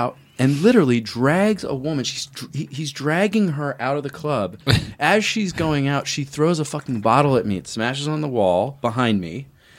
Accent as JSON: {"language": "English", "town": "Philadelphia", "region": "Pennsylvania", "country": "United States", "said": "So I try to go in and like, so I'm a twin from Philadelphia."}